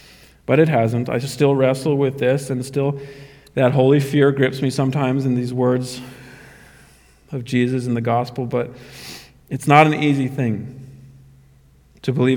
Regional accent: Red Deer, Alberta, Canada; born there; I was born in Canada. I am Canadian by physical birth, but my home isn't here. It's not here. It's not in Red Deer where I was born.

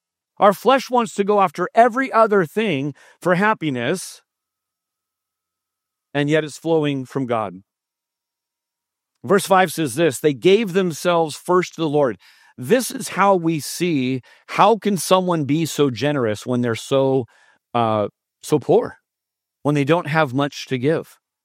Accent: San Jose, California, United States; I'm born and raised in San Jose. This is my hometown.

